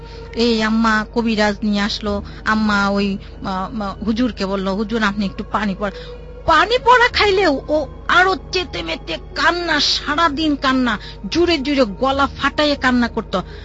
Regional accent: Shantinagar, Dhaka Division, Bangladesh; শান্তিনগর থেকে এসেছি।

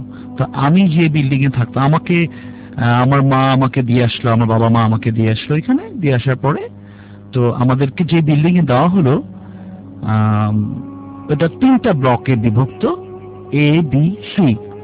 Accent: Dhaka, Dhaka Division, Bangladesh; আমি শুধু ঢাকার ছিলাম, আমার গ্রামের বাড়ি ফরিদপুর, বাট আমি ঢাকার ছিলাম, ঢাকায় পড়াশোনা করেছি

